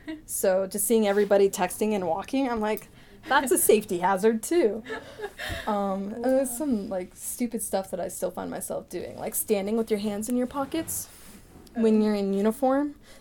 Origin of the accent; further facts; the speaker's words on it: Maine, United States; They fell in love, and then they moved back to Maine because that's where he's from. So I grew up in Maine.